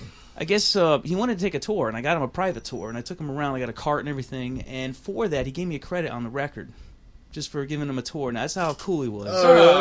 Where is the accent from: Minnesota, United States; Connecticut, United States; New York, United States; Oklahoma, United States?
Connecticut, United States; When I was growing up in Connecticut, I started playing guitar because of this one person.